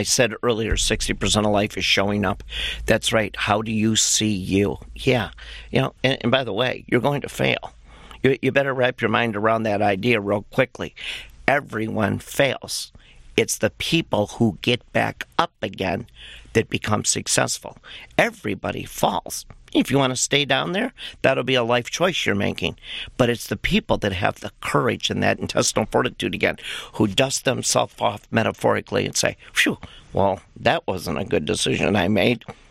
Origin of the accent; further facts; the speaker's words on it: Detroit, Michigan, United States; I grew up in Northwest Detroit and that I was surrounded by those kids in the 48227